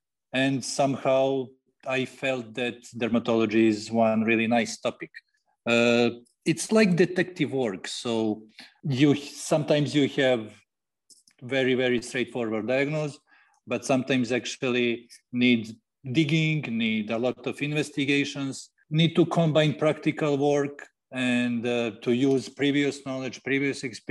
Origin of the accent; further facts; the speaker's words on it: Serbia; I'm from Serbia. Serbia is a country in Southeast Europe.